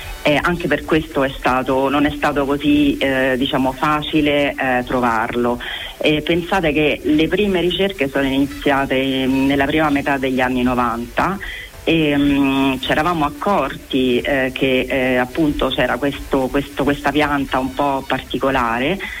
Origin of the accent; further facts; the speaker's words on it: Rome, Lazio, Italy; io sono romana, sono nata e cresciuta a Roma, ma mi sono voluta trasferire per lavoro lì proprio perché è un posto bellissimo.